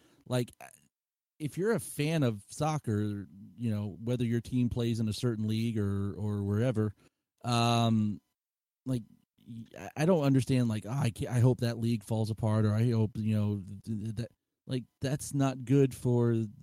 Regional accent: Florida, United States; I mean, I grew up in South Florida. People down there are not waiting for something to happen.

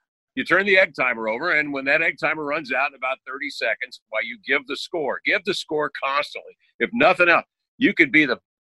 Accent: Indiana, United States; growing up in Indiana though, I didn't hear a lot of your broadcast, my real basketball guy is Jerry Baker, my old Pacer guy from 1967

